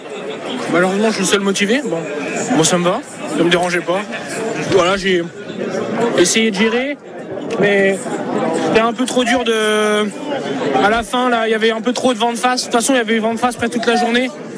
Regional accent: France; c'est une chance incroyable de pouvoir faire ça sur le Tour de France en tant que Français.

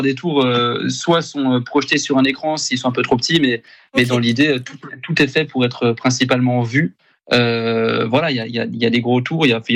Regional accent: Grand Est, France; Mais je suis français, je suis alsacien.

